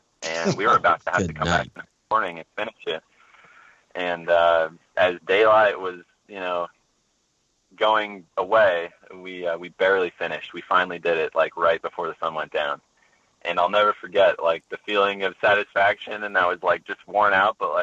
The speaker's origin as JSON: {"language": "English", "town": "St. Louis", "region": "Missouri", "country": "United States", "tie": "born or raised there", "said": "my teachers and everybody who helped me growing up in St. Louis for introducing me to the game"}